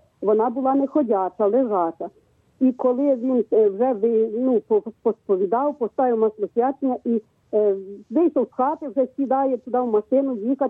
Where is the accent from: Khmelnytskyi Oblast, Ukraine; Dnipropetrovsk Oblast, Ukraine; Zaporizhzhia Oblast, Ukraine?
Khmelnytskyi Oblast, Ukraine; Kamianets-Podilskyi; З Кам'янець-Подільська.